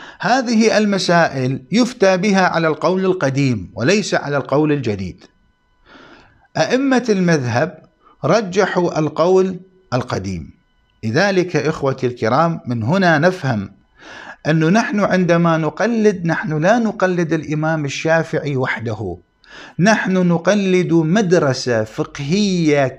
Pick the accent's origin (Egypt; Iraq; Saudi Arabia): Iraq; يعني في بلداننا، في بلدنا العراق، بين أذان المغرب وأذان العشاء يكون هناك زيادة على الساعة